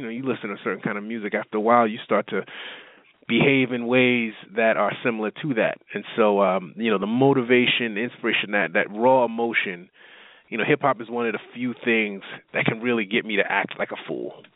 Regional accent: New York, United States; now in Texas, United States; I grew up in New York, right?

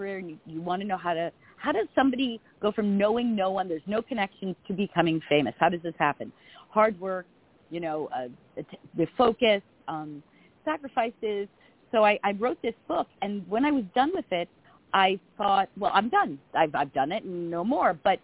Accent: New York, United States; And I talk like this, so don't be confused. I'm a woman from Long Island.

